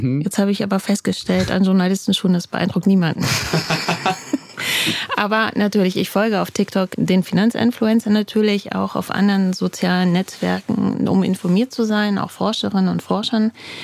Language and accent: German; Rhineland-Palatinate, Germany; ich komme aus der Pfalz